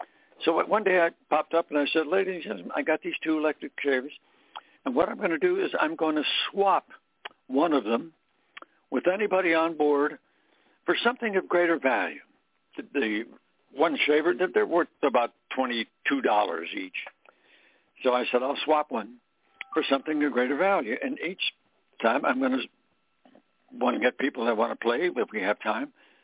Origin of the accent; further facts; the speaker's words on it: Pennsylvania, United States; I'm going to go to Penn State, my home state, and then I'm going to get a degree